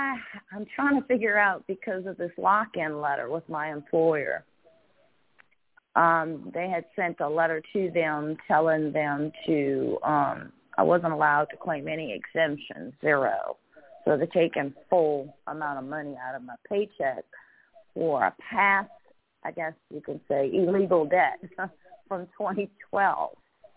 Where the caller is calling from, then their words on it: Louisiana, United States; I'm calling from Louisiana.